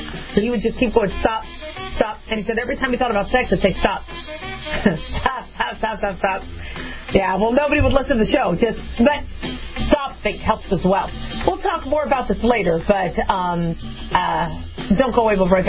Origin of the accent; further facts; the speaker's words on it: Arizona, United States; You know, I mean, I grew up in Arizona, so we had scorpions.